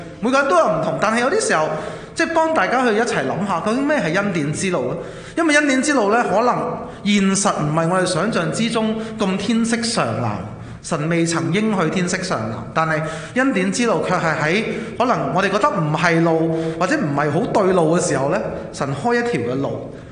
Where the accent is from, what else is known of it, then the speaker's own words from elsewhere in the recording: Guangdong, China; 因為可能就返我哋廣東人嘅水平啦，